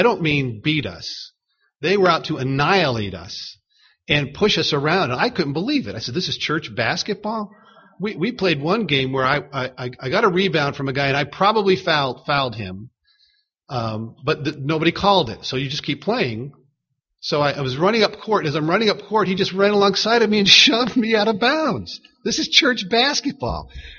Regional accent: Chicago, Illinois, United States; and I said I was from Chicago, I could see people, you know, kind of taking a step back.

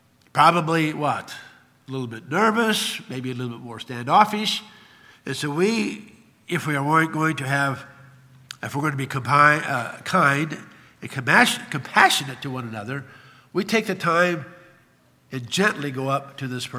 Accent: Ireland; Well, I'm an Irishman. And Irish people are known to be hot-headed.

